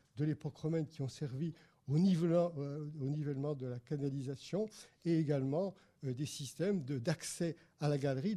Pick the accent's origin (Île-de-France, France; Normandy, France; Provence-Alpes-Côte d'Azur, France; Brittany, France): Provence-Alpes-Côte d'Azur, France; Aix-en-Provence; Alors, moi, je suis d'Aix-en-Provence et à Aix, nous avons un tunnel d'aqueduc qui est remarquable